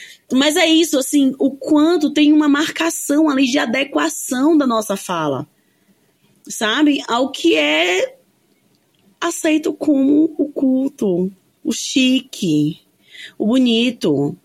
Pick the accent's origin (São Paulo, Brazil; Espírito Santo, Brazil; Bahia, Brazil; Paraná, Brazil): Bahia, Brazil; eu sou uma mulher negra do interior do Nordeste, do interior da Bahia.